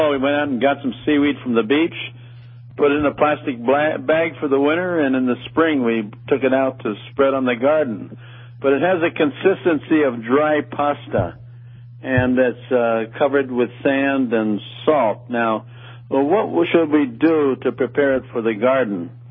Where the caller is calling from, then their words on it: New Hampshire, United States; Yes, I'm calling from New Hampshire.